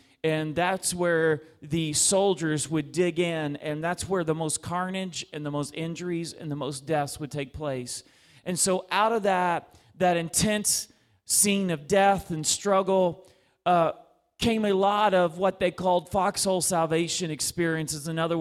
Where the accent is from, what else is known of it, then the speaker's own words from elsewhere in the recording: Dallas, Texas, United States; We are visitors too, so we're from Dallas, Texas.